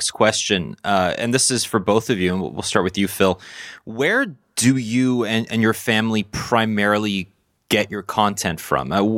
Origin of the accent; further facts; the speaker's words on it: Canada; I'm Canadian.